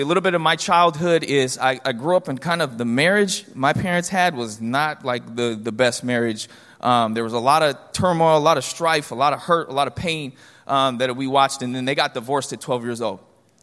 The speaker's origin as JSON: {"language": "English", "town": "Sacramento", "region": "California", "country": "United States", "tie": "born or raised there", "said": "I'm from Sacramento, grew up in this area, from South Sac, Franklin, South Sac."}